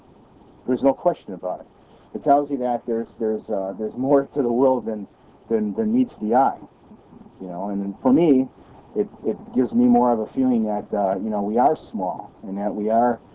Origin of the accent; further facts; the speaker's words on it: Missouri, United States; you know, like I said, I'm from Missouri, show me, that it's one way or the other.